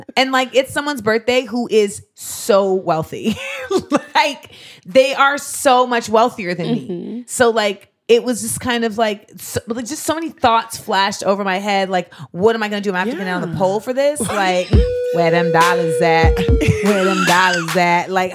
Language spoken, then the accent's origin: English; Grenada; Well, you're Liberian. I'm from Grenada.